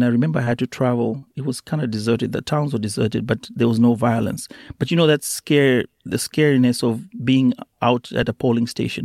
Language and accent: English; Mombasa, Mombasa County, Kenya; I come from Mombasa, and then I had to go back to Nairobi.